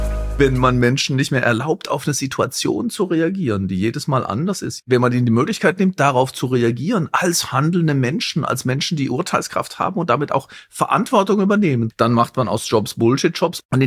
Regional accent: Baden-Württemberg, Germany; Ich bin im Schwarzwald aufgewachsen und wir sind halt immer, eigentlich so, kaum konnte man gehen, auf Skier standen.

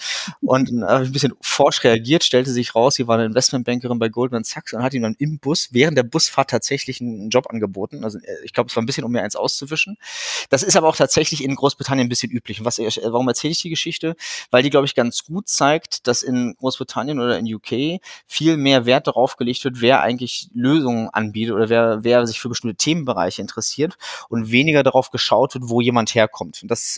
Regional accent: Rostock, Mecklenburg-Vorpommern, Germany; ich bin ein gebürtiges Nordlicht. Ich komme also aus Rostock, komme aus einer Medizinerfamilie

